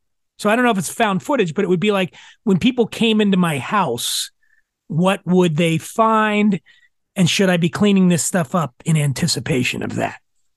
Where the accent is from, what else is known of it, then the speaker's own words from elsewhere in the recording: Philadelphia, Pennsylvania, United States; Where I grew up in Philadelphia, there was a decommissioned mental hospital called Byberry.